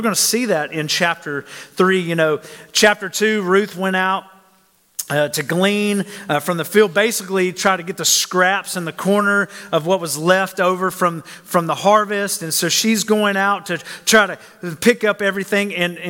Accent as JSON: {"language": "English", "region": "Georgia", "country": "United States", "said": "I'm from Georgia, so I got to break things really down simple, you know."}